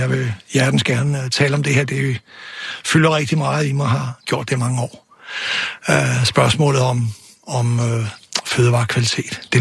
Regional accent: Rødovre, Capital Region of Denmark, Denmark; Jeg er vokset op i Storkøbenhavn i en forstad ude i Rødovre.

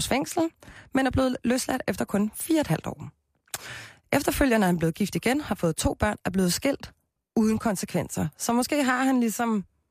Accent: Copenhagen, Capital Region of Denmark, Denmark; Jeg er jo fra Christianshavn.

